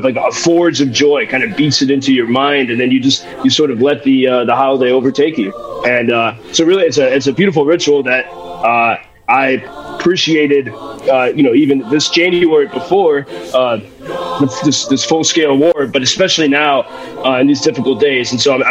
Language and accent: English; United States; now in Ukraine; I think of last Christmas here in Ukraine, where especially it was strange for me as an American